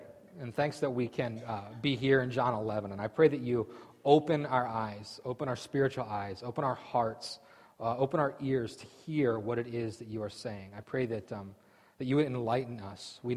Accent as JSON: {"language": "English", "town": "Lebanon", "region": "Pennsylvania", "country": "United States", "said": "And I was sitting next to this lady from ghetto Harrisburg, you know, and I'm from Lebanon."}